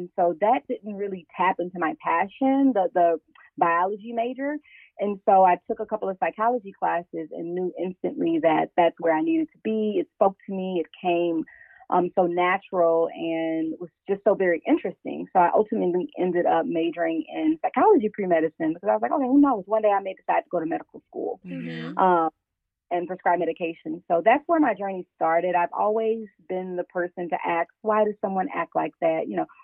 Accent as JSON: {"language": "English", "region": "Louisiana", "country": "United States", "said": "I am originally from Louisiana."}